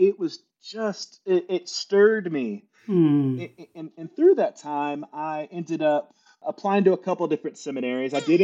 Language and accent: English; Florida, United States; so I grew up in South Florida with a mom who had a variety of jobs